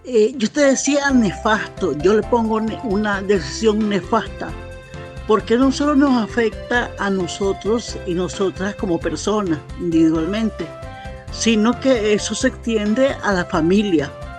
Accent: Nicaragua; vos y yo nacimos en Nicaragua, somos nicaragüenses.

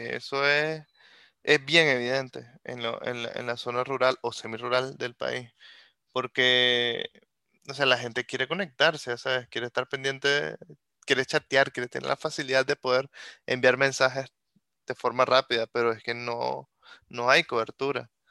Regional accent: San José de los Remates, Boaco, Nicaragua; los chavalos allá en mi pueblo, en Boaco, en San José de los Remates, estaban más conectados por WhatsApp

